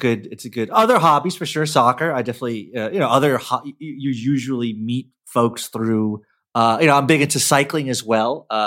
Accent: New York, United States; It was something like, oh yeah, I'm from New York. I'm used to like the 7 train and shootings or something like that.

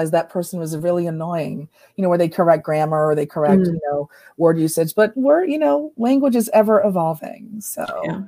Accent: New York, United States; I eventually did struggle, but I was living with my parents. I grew up in New York.

